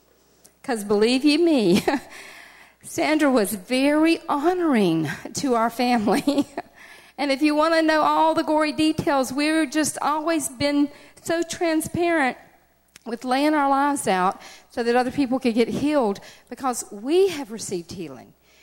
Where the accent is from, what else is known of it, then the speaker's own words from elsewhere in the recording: the South, United States; You can tell I'm from Southern USA. I've got all kinds of little sayings like that.